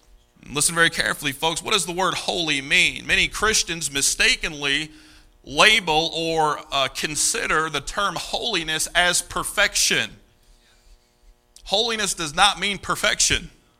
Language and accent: English; Kentucky, United States; I'm going to butcher these, all right, because I'm from Kentucky.